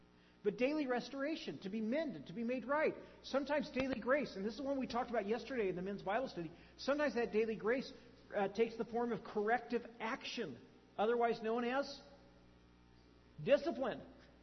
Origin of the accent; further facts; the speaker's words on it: North Highlands, California, United States; also born or lived in Santa Rosa; And I grew up in North Highlands and then Santa Rosa, but I'm thinking more of my North Highland days.